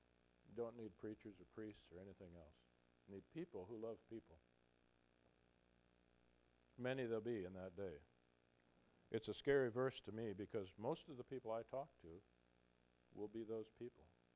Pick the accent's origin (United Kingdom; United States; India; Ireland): United States; South St. Paul, Minnesota; born there; I was born in South St. Paul, Minnesota. In 1944, the world was at war.